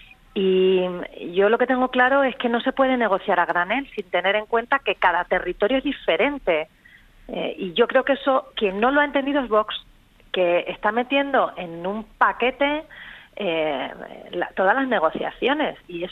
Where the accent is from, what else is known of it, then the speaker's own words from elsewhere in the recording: Extremadura, Spain; encargarme de dar solución a los problemas que tiene mi tierra, que lleva mucho tiempo estancada